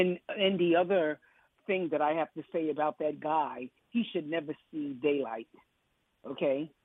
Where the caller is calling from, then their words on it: North Carolina, United States; I'm calling from North Carolina.